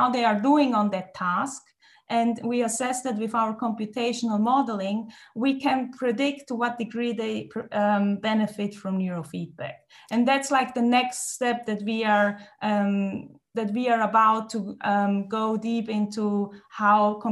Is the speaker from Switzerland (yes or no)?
yes; Switzerland; I think first of all, I'm from Switzerland, okay.